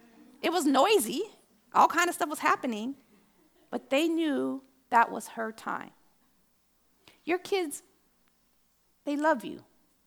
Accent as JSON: {"language": "English", "country": "United States", "said": "I'm from the States."}